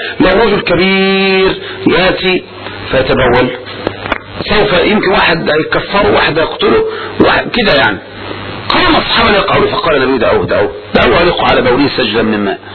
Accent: Tanta, Gharbia, Egypt; عندنا في طنطا قدم النبي

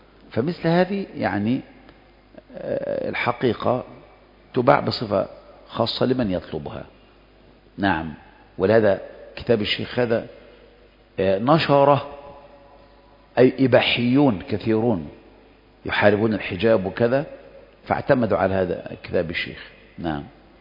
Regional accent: Egypt; وعندنا في مصر

